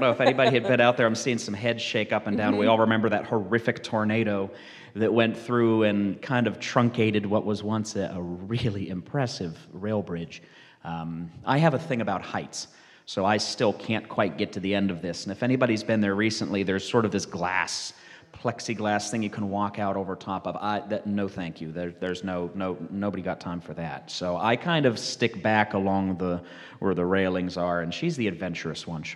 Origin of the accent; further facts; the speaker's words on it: Linesville, Pennsylvania, United States; growing up in Linesville, I'm a Linesville boy, born and bred